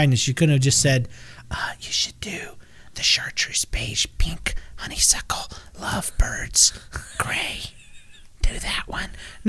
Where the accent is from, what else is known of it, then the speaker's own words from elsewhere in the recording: the South, United States; Can you tell I'm from the South?